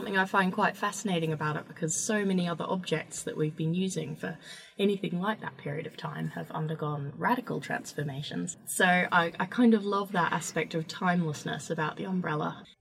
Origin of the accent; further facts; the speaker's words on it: Australia; now in London, United Kingdom; I grew up in Australia